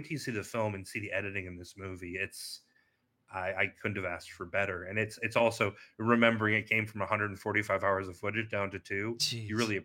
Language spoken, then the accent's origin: English; Midwest, United States; So we were both like, hey, we're from the Midwest.